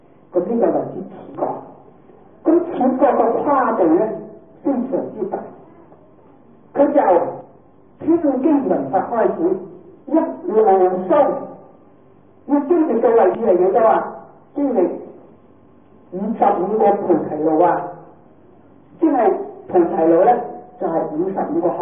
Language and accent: Cantonese; China; 但係因為我哋中國人咧就喜歡精簡